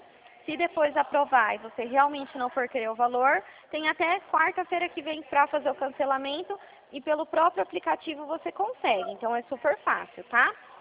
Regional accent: São Paulo, Brazil; Pelo meu sotaque, acho que você já deve ter percebido que eu sou aqui de São Paulo, né?

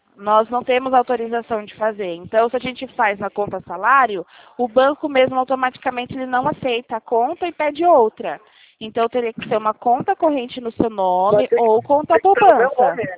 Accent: São Paulo, Brazil; eu sou de São Paulo.

